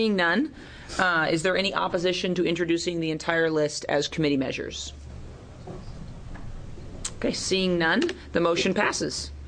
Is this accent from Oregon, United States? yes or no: yes; Oregon, United States; And I come from the Columbia River Gorge, which is indisputably the most beautiful place in the state.